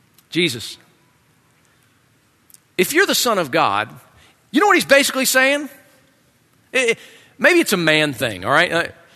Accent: United States; I'm an American.

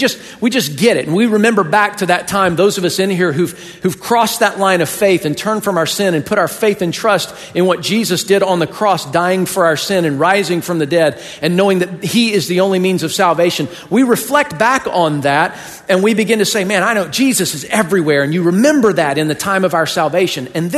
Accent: Buffalo, New York, United States; I'm just a guest here. You know, I'm from Buffalo, New York.

